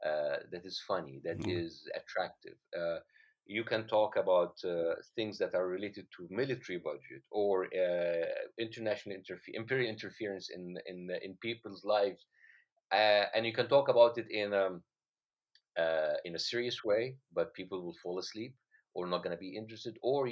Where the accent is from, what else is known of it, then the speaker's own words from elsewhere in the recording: Egypt; moved away as an adult; now in United States; It's a story about, like, a heart surgeon growing up in Egypt, having to do medicine because his parents wanted him to do it.